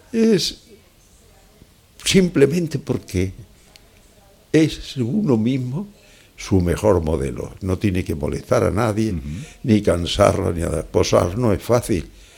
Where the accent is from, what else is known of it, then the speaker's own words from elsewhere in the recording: Extremadura, Spain; el que yo tengo por mi tierra, Y por mi gente